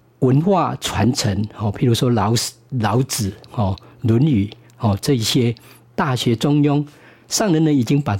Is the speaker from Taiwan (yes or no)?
yes; Kinmen, Fujian, Taiwan; 因为我来自金门哦。